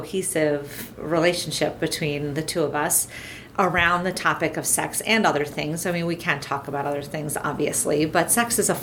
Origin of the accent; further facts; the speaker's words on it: New Jersey, United States; accent: Jersey twang; now in Minnesota, United States; I moved to Minnesota from New Jersey, so I've got a little bit of a Jersey twang to my voice, and I don't really fit into the Minnesota everything, except my O's have gotten longer over the 8.5 years I've been here.